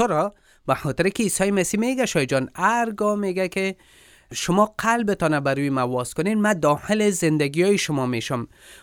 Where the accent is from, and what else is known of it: Afghanistan